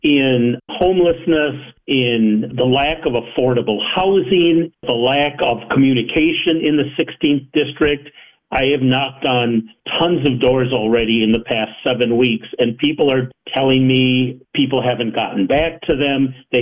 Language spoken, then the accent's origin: English; Portland, Oregon, United States; I have very deep East Side roots, and I'm very connected to the East Side. I was born and raised in Eastmoreland, which is only about 5 miles from where I live right now, in the Elvium neighborhood.